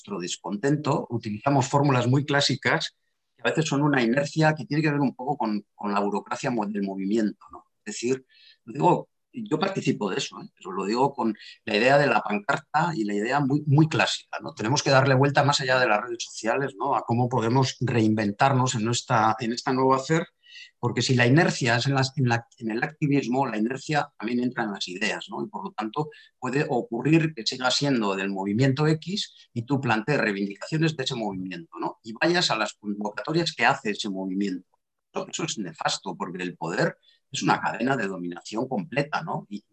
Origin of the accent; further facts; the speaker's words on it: Basque Country, Spain; En mi tierra, en Euskal Herria